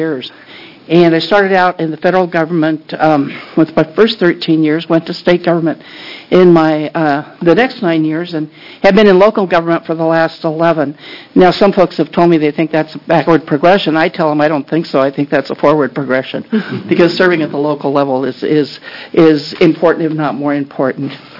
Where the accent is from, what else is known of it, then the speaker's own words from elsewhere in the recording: Philomath, Oregon, United States; I am from Philomath, Oregon, which is part of rural Benton County